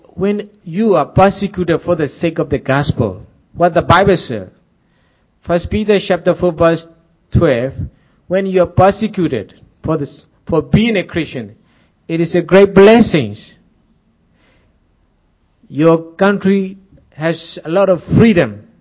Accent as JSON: {"language": "English", "region": "Rakhine State", "country": "Myanmar", "said": "even though I came from the Buddhist background and I was born in the Buddhist family, and even though I was a Buddhist monk, when I became a believer, they do not recognize me as one of the Arkanese. I am an Arkanese."}